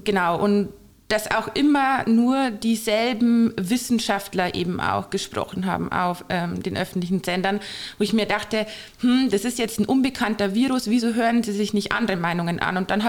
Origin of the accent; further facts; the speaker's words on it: Passau, Bavaria, Germany; Ich bin seit 3 Monaten Rechtsanwältin. Ich komme aus Passau, bin in Passau geboren, habe da auch Rechtswissenschaften studiert.